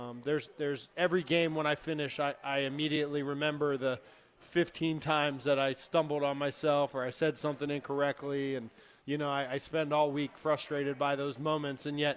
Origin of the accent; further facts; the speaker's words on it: Cincinnati, Ohio, United States; Yeah, so I grew up in Cincinnati